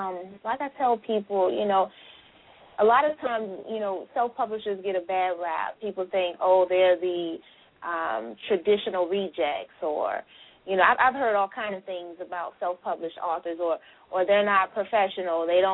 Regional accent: Alabama, United States; Ooh, I don't do ice. I'm from Alabama. You ain't know?

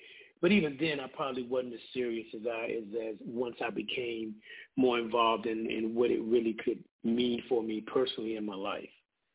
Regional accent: Florida, United States; because I am a Florida boy, so I'm into bass music.

